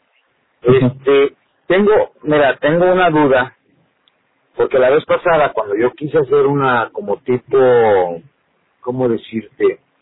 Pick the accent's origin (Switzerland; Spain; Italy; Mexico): Mexico; No, es que pues me vine de México y pues allá en mi RFC sí, eso ahorita pega.